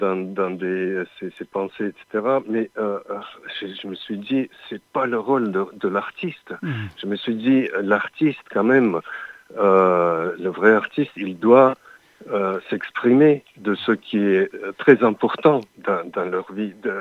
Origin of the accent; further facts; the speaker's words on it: Armenia; also born or lived in China; Je suis né en Chine, mais presque la même année, on est rentré à l'époque à l'Union soviétique.